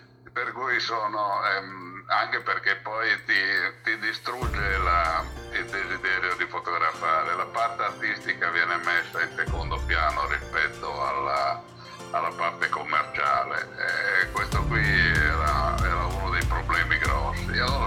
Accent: Milan, Lombardy, Italy; sono milanese, vivo a Milano e questa è la mia base da cui parto per fare quello che faccio

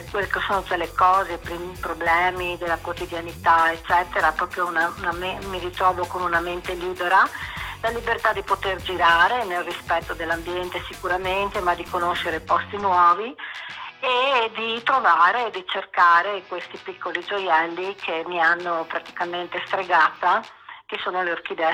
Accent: Friuli-Venezia Giulia, Italy; also born or lived in Canada; sono nata in Canada da genitori italiani, ho sempre vissuto in Friuli

